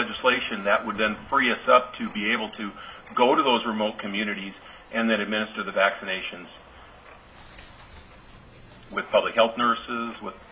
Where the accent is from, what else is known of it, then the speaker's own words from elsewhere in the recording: Sitka, Alaska, United States; For the record … I'm a pharmacist from Sitka, Alaska, and past president of the Board of Pharmacy.